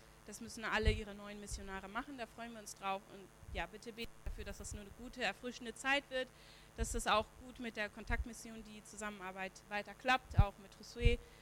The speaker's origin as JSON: {"language": "German", "country": "Mexico", "second_language": "German", "said": "Und wie ihr wisst, ich bin aus Mexiko, wir leben in Mexiko."}